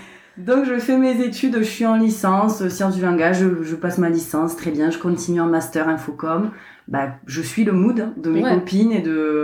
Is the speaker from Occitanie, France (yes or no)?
yes; Carcassonne, Occitanie, France; accent: southern French; et mon petit accent, on sait bien que je viens du sud de la France, je viens de Carcassonne.